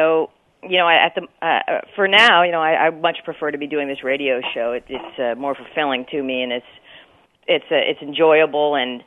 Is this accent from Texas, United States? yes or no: no; New Jersey, United States; I am from New Jersey originally. New Jersey.